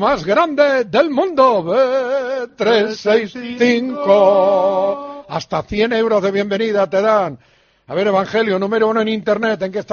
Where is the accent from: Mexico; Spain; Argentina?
Spain; Galicia; Como buen gallego